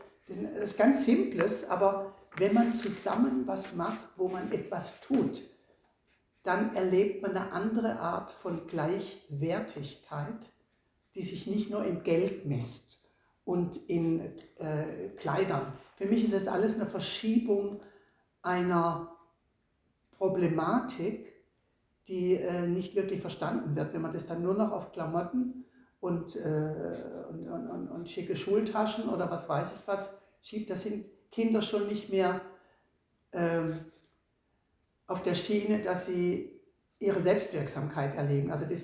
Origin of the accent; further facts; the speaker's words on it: Southern Germany, Germany; Also ich komme ja aus Süddeutschland und kriege das jetzt wieder mehr mit.